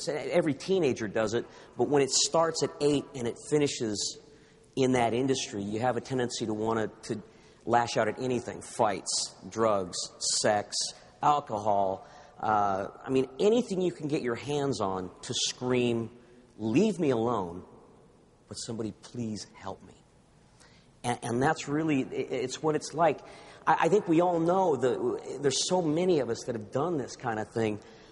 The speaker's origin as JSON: {"language": "English", "region": "California", "country": "United States", "tie": "born or raised there", "said": "throughout the 60s and the 70s, I grew up here in Orange County"}